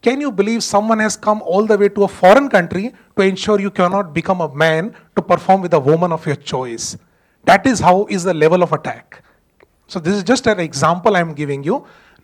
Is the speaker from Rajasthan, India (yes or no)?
yes; Rajasthan, India; English is a second language; I come from Rajasthan.